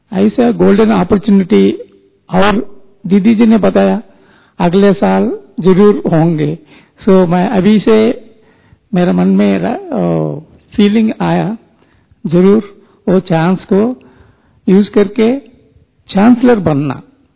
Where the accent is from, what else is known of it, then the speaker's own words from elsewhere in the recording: Ludhiana, Punjab, India; मैं लुधियाना पंजाब से हूँ।